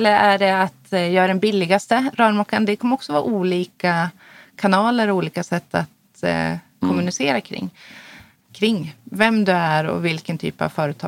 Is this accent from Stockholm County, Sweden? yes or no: no; Östersund, Jämtland County, Sweden; Jag är ju uppvuxen i Östersund.